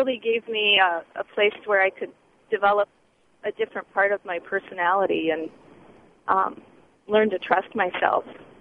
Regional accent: Cedar Rapids, Iowa, United States; now in Colorado, United States; I live in Colorado, but I'm driving through Iowa, and I grew up in Cedar Rapids.

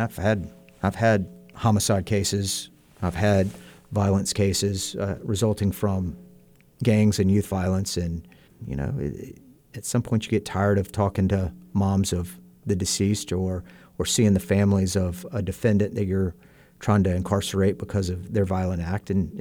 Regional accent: Birmingham, Alabama, United States; I grew up in Birmingham, Alabama. I grew up knowing gang members.

